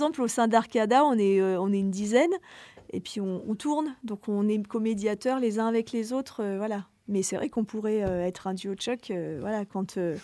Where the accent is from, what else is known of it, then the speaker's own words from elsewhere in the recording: Grenoble, Auvergne-Rhône-Alpes, France; Moi, en fait, je suis rattachée à Grenoble parce que je viens de Grenoble. Enfin, ça fait quelques années que je suis là, mais maintenant j'habite ici.